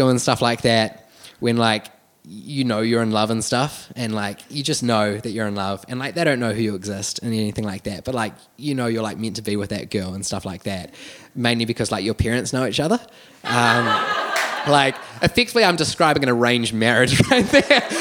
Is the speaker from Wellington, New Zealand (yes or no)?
yes; Wellington, New Zealand; So I grew up here in Wellington my entire life